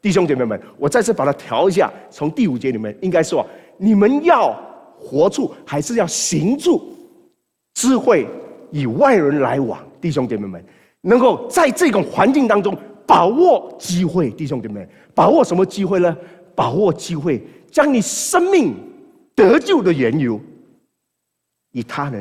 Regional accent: Malaysia; 马来西亚也不错，马来西亚真的也不错，我是马来西亚来的

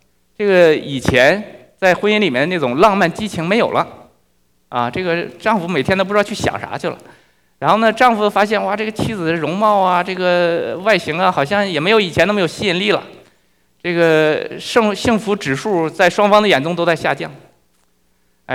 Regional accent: China; 在对于我们这个在中国长大的人，实际上我们基本上还是受现代主义的影响

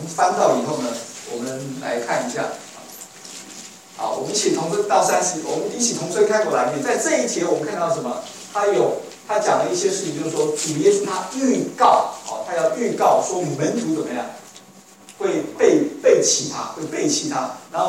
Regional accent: China; 所以现在呢，我们中国人呢也常常吃月饼啊，来庆祝中秋节，一面赏月。

